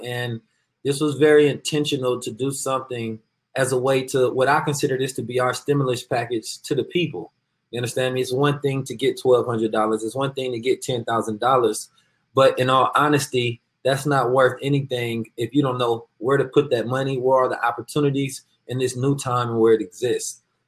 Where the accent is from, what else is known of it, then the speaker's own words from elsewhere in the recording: Oakland, California, United States; So a little background on me. I am from Oakland, California.